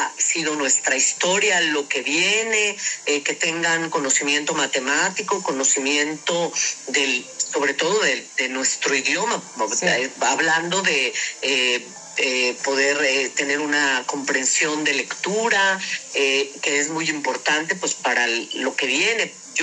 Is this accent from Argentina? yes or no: no; Mexico; siendo mexicanas y mexicanos